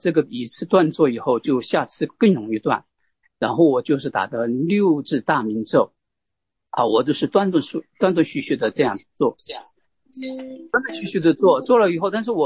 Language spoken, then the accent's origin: Chinese; Chongqing, China; 他就让我还是回到了重庆，我是重庆的。